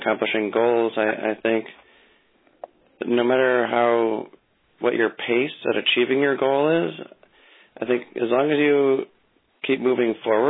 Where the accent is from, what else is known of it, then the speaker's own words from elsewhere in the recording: St. Louis, Missouri, United States; I'm from St. Louis.